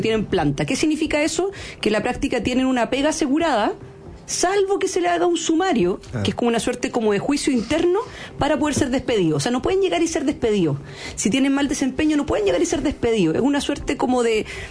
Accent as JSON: {"language": "Spanish", "town": "Valdivia", "region": "Los Ríos", "country": "Chile", "said": "yo soy de Valdivia."}